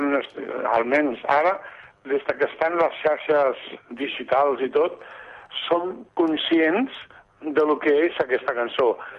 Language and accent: Catalan; L'Hospitalet de Llobregat, Catalonia, Spain; born there; Som nascuts a Hospitalet, el Quique i jo